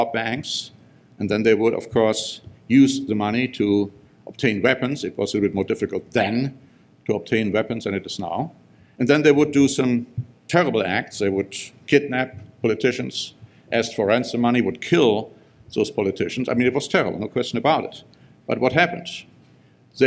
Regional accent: Germany; because I grew up in Germany, as you know.

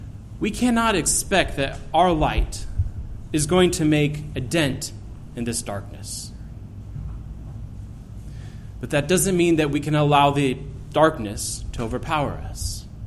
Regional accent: United States; Growing up in the United States, it's hard to see the country destroying itself as it is.

